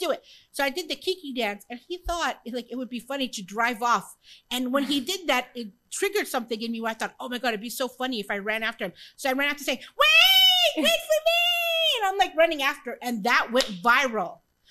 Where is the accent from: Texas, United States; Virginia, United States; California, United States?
California, United States; people in the Arab world don't really understand my thinking because I grew up in California.